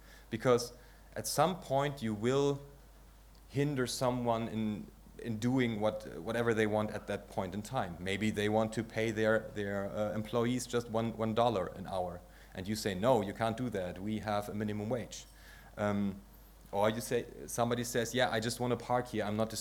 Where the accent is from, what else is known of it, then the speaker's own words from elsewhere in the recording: Germany; As I said, I'm from Germany.